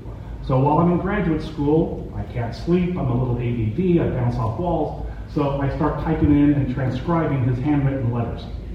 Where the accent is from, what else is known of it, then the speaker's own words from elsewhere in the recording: California, United States; So when I am growing up in Southern California, I'm aware that my father was shot down, imprisoned, and exchanged.